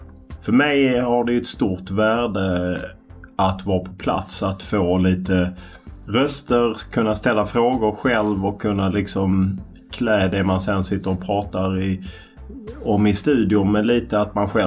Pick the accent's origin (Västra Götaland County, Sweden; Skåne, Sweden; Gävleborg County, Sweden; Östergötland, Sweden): Skåne, Sweden; Lund; Jag är uppvuxen i Lund